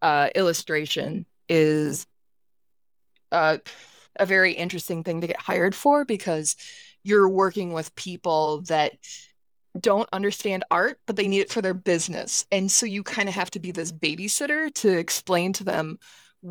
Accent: United States; now in Ireland; I went by … then I got married. I'm an American. I moved to Ireland.

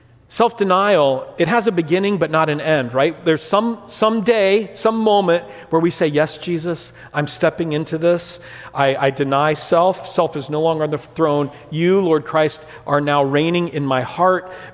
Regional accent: Brazil; I had a long history of growing up in Brazil, in high school.

